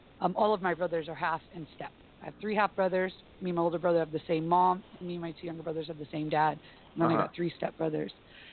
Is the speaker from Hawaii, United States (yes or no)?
yes; Hawaii, United States; I grew up in Hawaii, so I learned Japanese, I learned Hawaiian, we did sign language.